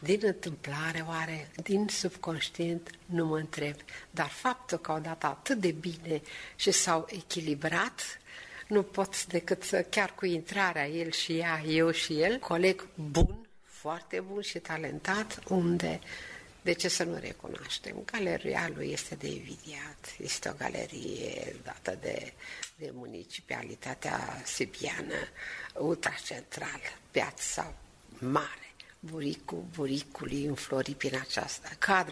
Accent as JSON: {"language": "Romanian", "region": "Moldavia", "country": "Romania", "said": "Sunt moldoveancă și nu mă desmin"}